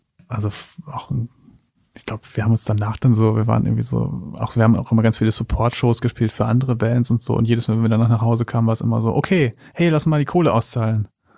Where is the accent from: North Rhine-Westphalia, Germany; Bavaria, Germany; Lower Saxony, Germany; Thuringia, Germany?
Lower Saxony, Germany; Flachsmeer; Ich bin ja in Flachsmeer aufgewachsen, was zwischen Leer und Papenburg liegt und so.